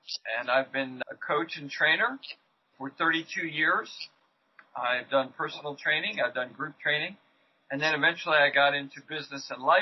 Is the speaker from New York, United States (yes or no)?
yes; Franklin Square, New York, United States; I grew up in Franklin Square, New York, which is about 25 miles east of New York City on Long Island.